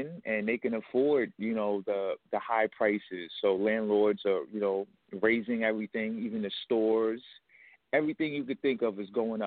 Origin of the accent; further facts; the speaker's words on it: Harlem, New York, United States; now in New Jersey, United States; Well, Harlem, New York, is a fast place. You know, I moved out of the city and came right outside the city in New Jersey